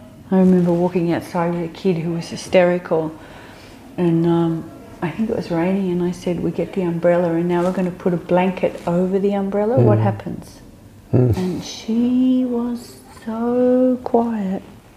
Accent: Australia; Growing up in Australia on the land

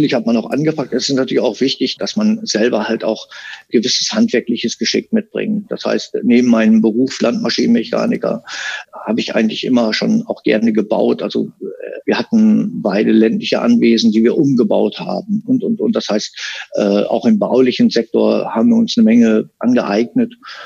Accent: North Rhine-Westphalia, Germany; Bei uns im Münsterland nennt man sowas Remise.

